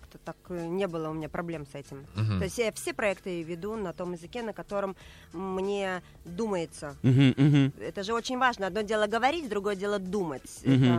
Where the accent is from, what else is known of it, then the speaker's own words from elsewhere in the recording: Lithuania; now in Kyiv, Ukraine; ну, понимаете, дело в том, что я приехала сюда с Литвы.